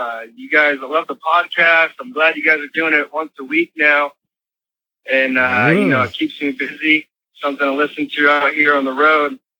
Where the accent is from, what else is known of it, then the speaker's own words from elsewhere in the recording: Visalia, California, United States; I'm not calling from the Abbey, but I'm actually calling from Oregon right now. I'm from Visalia, but I'm a truck driver and I'm up here in Bend, Oregon right now making the run